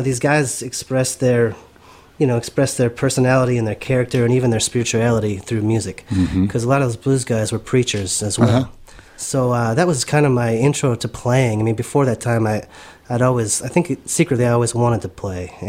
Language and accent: English; Iowa, United States; now in Tucson, United States; I mean, I'm from Iowa, you know, and so I just don't know what I was thinking about Chicago